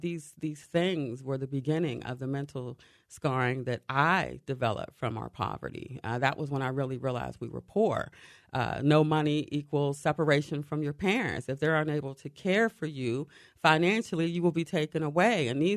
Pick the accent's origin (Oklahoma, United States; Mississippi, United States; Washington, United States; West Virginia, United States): West Virginia, United States; Bluefield; We grew up in Bluefield, West Virginia, a little mining town in southern of West Virginia, almost the tip of Virginia, where everybody was poor. Everybody worked in the coal mines.